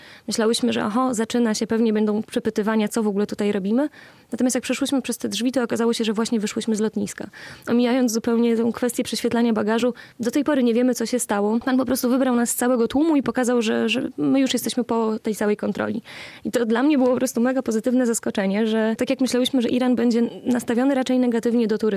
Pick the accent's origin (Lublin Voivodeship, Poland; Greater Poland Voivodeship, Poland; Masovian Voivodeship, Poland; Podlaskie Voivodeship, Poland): Masovian Voivodeship, Poland; Warsaw; do Lwowa mamy niedaleko, bo my jesteśmy z Warszawy